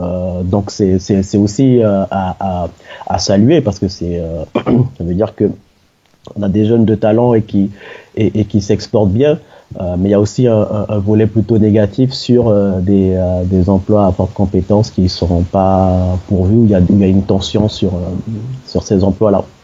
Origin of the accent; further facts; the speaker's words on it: French Guiana, France; born there; Donc, je suis né en Guyane.